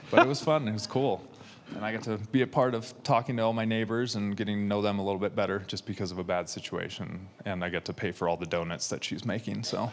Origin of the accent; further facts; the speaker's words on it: United States; And that was me being too American and too not understanding of the culture, and it just didn't work.